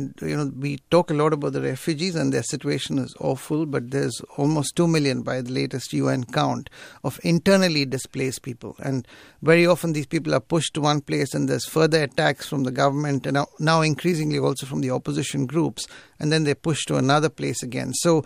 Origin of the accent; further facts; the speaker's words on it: India; Yeah, I was born in India. I'm an Indian citizen. And I grew up rather during sort of tumultuous times in the country